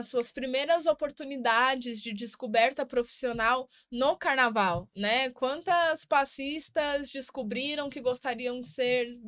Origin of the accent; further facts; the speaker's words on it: São Paulo, Brazil; Mas aí aqui a gente é paulista, né, amor?